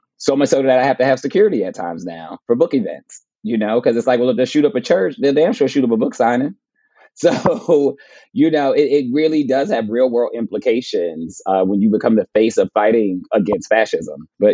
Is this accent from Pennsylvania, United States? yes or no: no; New Jersey, United States; Like, I'm from New Jersey.